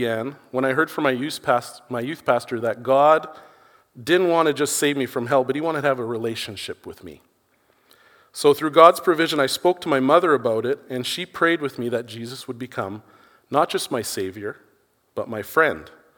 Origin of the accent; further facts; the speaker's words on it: Fort McMurray, Alberta, Canada; I'm originally from Fort McMurray, Alberta.